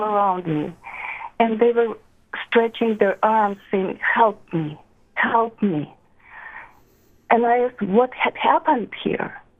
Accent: Siberia, Russia; English is a second language; I'm originally from Siberia

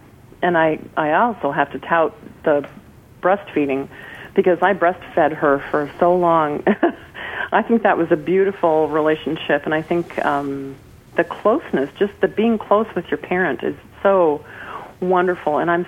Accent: Fairbanks, Alaska, United States; I was born in Fairbanks, and she was born in Fairbanks also. And so we've had a wonderful life in Alaska.

